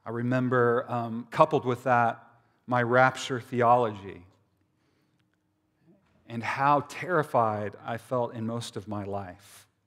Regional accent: New Mexico, United States; I grew up in New Mexico, in the shadow of the atomic bomb.

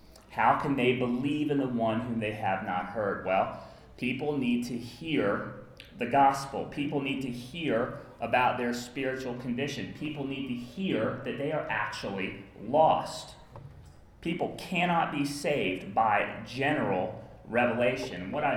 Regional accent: West Virginia, United States; grew up in a small town in West Virginia in the United States. Now, there were lots of churches in my hometown.

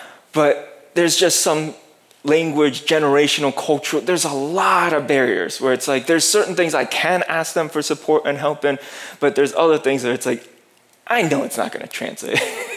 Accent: New Jersey, United States; Now, there was a lot of people that I grew up with in Jersey.

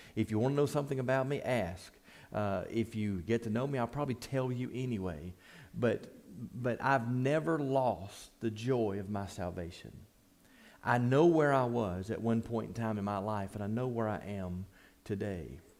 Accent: Bessemer, Alabama, United States; I grew up in the Bessemer area, around the McCalla-Bessemer area.

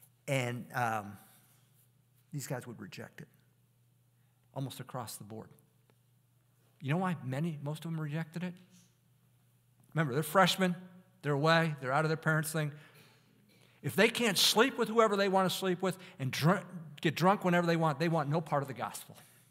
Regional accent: Detroit, Michigan, United States; I grew up in the Detroit area and was a Michigan fan as a little boy.

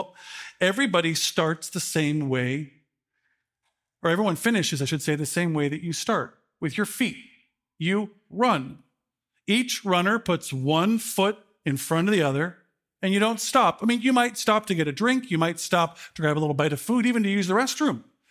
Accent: Chicago, Illinois, United States; My hometown of Chicago often features the fastest times each year.

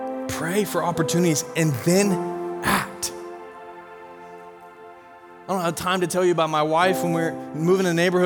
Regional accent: Seattle, Washington, United States; I'm like, yeah, I'm from Seattle.

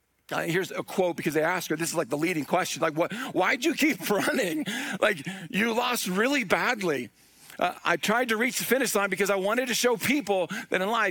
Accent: United States; The problem is, I'm an American.

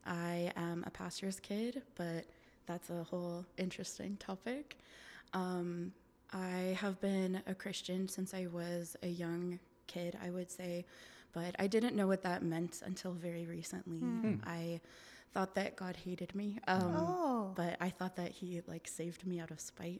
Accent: Seattle, Washington, United States; I grew up in the Seattle area all my life, like the Sasquatch, I tell people, born and raised.

